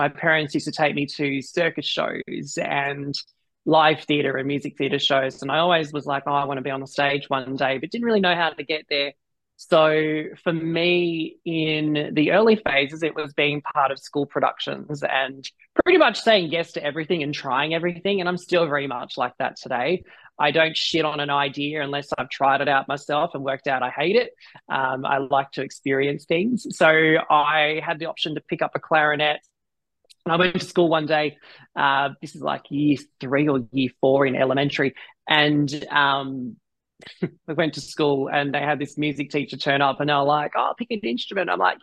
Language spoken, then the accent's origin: English; Sydney, New South Wales, Australia; So I'm from Sydney, Australia.